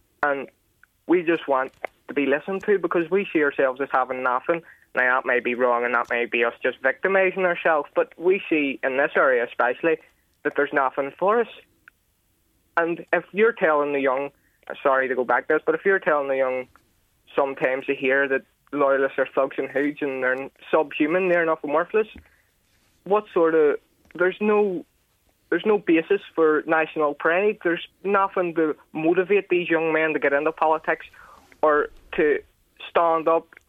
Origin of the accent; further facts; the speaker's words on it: Northern Ireland, United Kingdom; Now, I'm from the Westland, and we don't even have a shop.